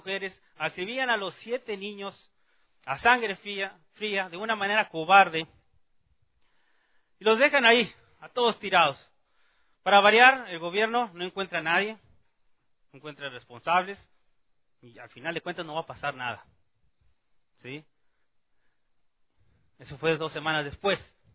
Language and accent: Spanish; Mexico; por algunos de los hechos que habían pasado allá en mi país, en México.